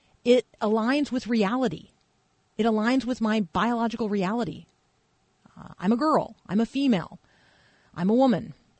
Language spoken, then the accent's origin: English; Muncie, Indiana, United States; born there; Mine comes from the state of Indiana. I was born in Muncie.